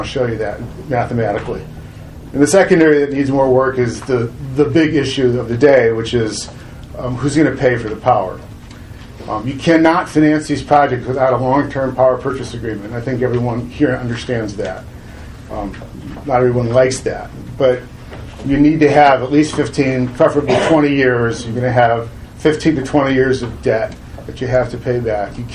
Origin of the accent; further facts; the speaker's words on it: Massachusetts, United States; also born or lived in Maine; I'm from Massachusetts, but I spent a fair amount of time in Maine participating in the Ocean Energy Task Force last fall